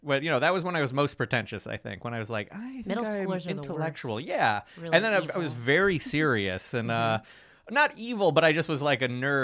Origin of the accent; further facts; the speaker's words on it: Ohio, United States; I'm from Ohio.